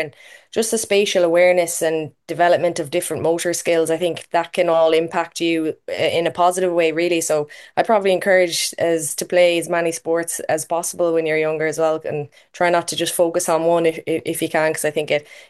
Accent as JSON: {"language": "English", "town": "Galway", "region": "Connacht", "country": "Ireland", "tie": "born or raised there", "said": "since I was a young girl growing up in Galway, the youngest of eight, so six older brothers and a sister as well."}